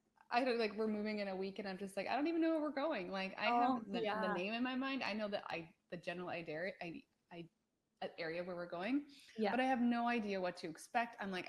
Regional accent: Canada; And being Canadian, like I like to be in areas that aren't cold typically for the winter.

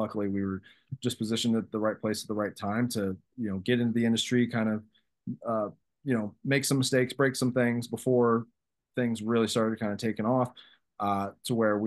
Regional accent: St. Joseph, Missouri, United States; So I grew up in a small town in Missouri, St. Joseph, Missouri, about 45 minutes north of Kansas City. I grew up in a one-bedroom house with a single mother.

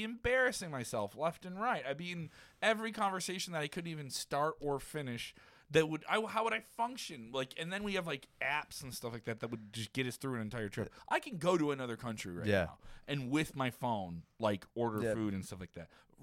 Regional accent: Ireland; Well, I'm Irish. There's a lot of Irish songs when you hear them

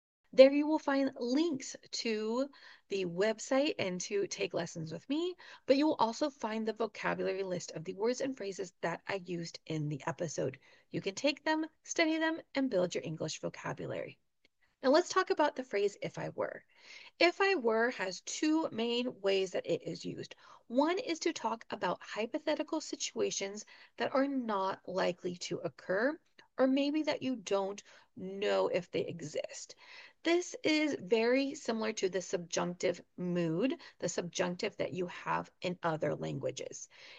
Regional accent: California, United States; I've never driven in the snow because I'm a Californian.

